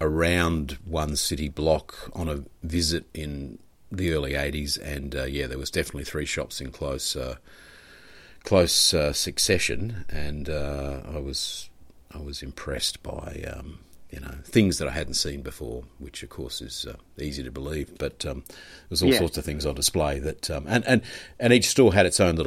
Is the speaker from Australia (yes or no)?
yes; Queensland, Australia; a Queenslander.